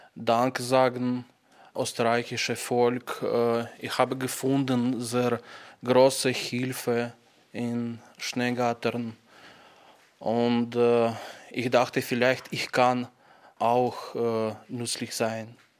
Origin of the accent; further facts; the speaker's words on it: Stakhanov, Luhansk Oblast, Ukraine; German is a second language; now in Austria; Ich komme mit meiner Familie aus der Ostukraine, aus Donbass, aus in der Stadt Stachano.